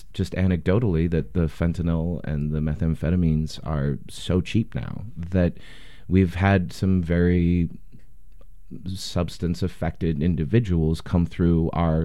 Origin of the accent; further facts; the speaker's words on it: Portland, Oregon, United States; Born and raised in Portland. Yeah, I'm one of like five left in the city, I think.